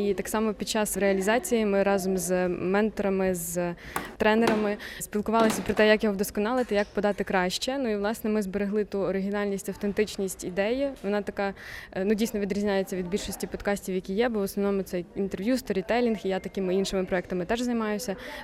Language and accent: Ukrainian; Lutsk, Volyn Oblast, Ukraine; я з Луцька